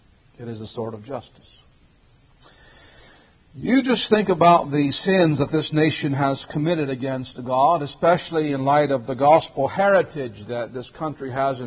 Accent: United States; I'm not opposed to that. I am an American.

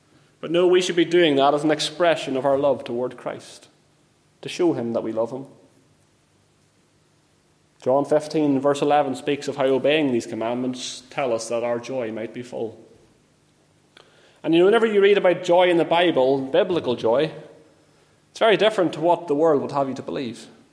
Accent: Northern Ireland, United Kingdom; I grew up in County Armagh, and County Armagh is famous for its apple orchards

